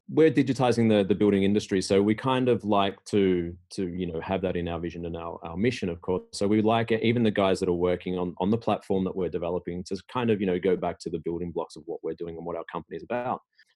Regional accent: Australia; moved away as an adult; now in Sweden; After that, I moved to Sweden. So I'm originally from Australia. I moved to Sweden in 2 days. I've been here for 20 years.

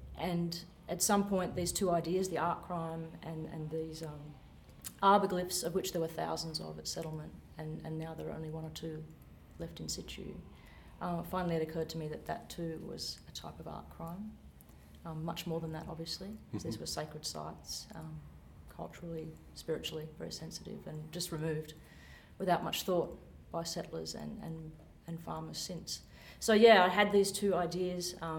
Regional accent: New South Wales, Australia; I grew up in Wiradjuri country, so Central West New South Wales, on a property

